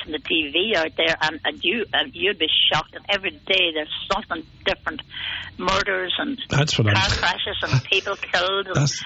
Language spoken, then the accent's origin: English; County Donegal, Ireland; when they would hear my accent, they knew I was from Inishowen or Donegal.